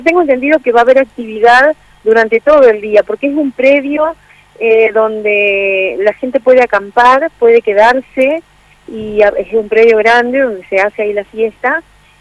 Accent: Puerto Viejo, Entre Ríos, Argentina; born there; Yo nací en el río, nací en el Puerto Viejo, nací entre las barrancas

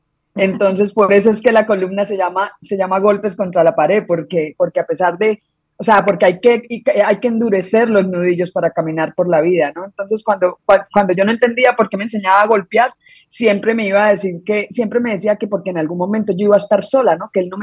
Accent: Colombia; moved away as an adult; Esta es la tercera vez que yo tengo que abandonar Colombia, la primera fue Ecuador, la segunda fue Argentina

